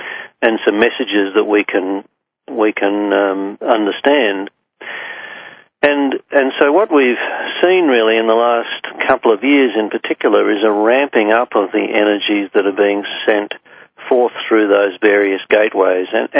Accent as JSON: {"language": "English", "country": "Australia", "said": "countries like New Zealand and my home country, Australia"}